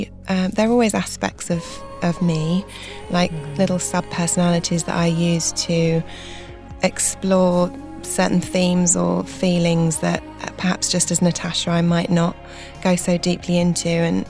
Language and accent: English; London, United Kingdom; born there; because I was born in London to an English mum, but my dad's family lived in Pakistan.